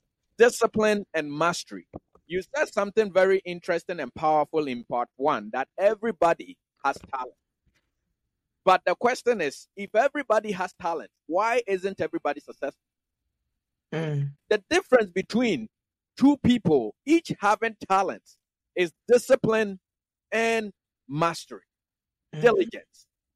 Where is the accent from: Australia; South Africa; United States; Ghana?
Ghana; I'm a Ghanaian.